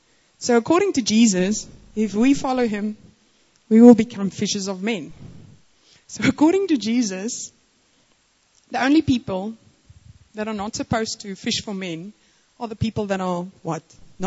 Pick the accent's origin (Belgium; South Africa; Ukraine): South Africa; And he's like, South Africa. And I was like, Exemos, I could see, because he's such a gentleman, and I thought, you must be from my country.